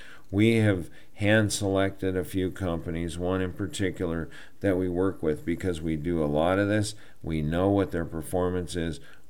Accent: Montana, United States; I grew up in Montana. We had hunter safety.

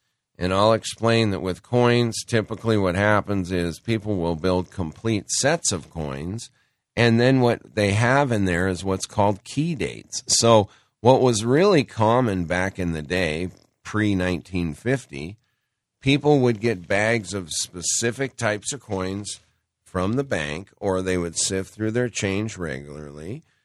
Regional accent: Montana, United States; Or, I grew up in Montana.

